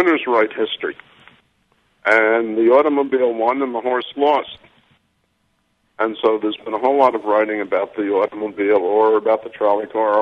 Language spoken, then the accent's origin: English; New York, United States; in the neighborhood where I grew up in New York, there was a large storage area where the transit authority stored its buses